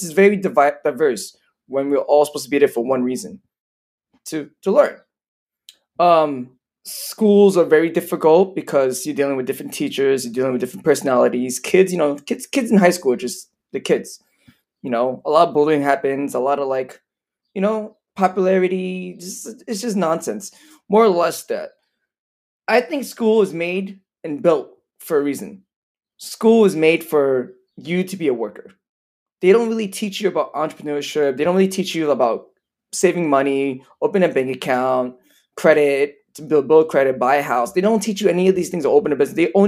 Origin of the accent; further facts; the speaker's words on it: Brooklyn, New York, United States; I was born and raised in Bushwick. I currently live in Williamsburg. 32 years old. I'm 100% Vietnamese.